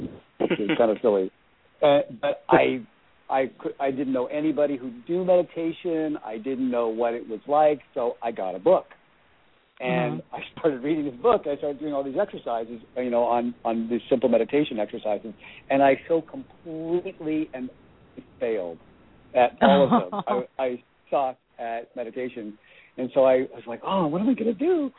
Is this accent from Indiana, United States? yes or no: no; Portland, Oregon, United States; I used to, you know, I'm from Portland originally. That's where Kim came to take my classes.